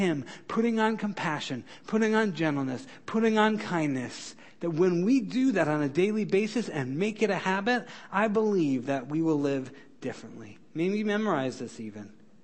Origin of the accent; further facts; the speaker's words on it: United States; now in South Dakota, United States; I'm an American. I live in South Dakota.